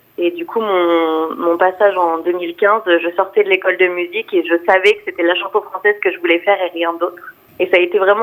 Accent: Saint-Hippolyte, Nouvelle-Aquitaine, France; J'ai grandi à Saint-Hippolyte.

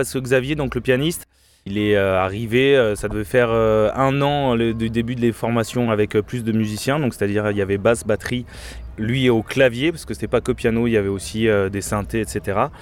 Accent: Bordeaux, Nouvelle-Aquitaine, France; also born or lived in Montpellier; Je viens de Bordeaux, je reviens de la région, enfin de Bordeaux, oui, dans les alentours du Médoc. Et je reviens dans la région après 6 ans à Montpellier

